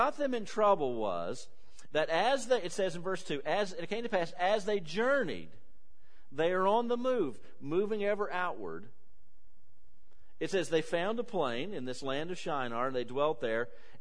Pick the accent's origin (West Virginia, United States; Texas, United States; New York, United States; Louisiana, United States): West Virginia, United States; The town I grew up here in West Virginia had a grand total, the entire town, of 800 people, and our entire county had 4,000 in it.